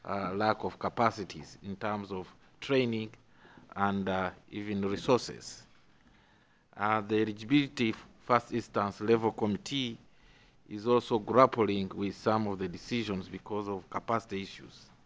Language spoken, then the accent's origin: English; Uganda; I come from Uganda, and this is a subject that is very close to my heart.